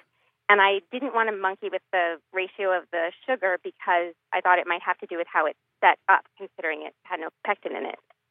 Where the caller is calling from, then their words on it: Woburn, Massachusetts, United States; I'm calling from Woburn, Massachusetts.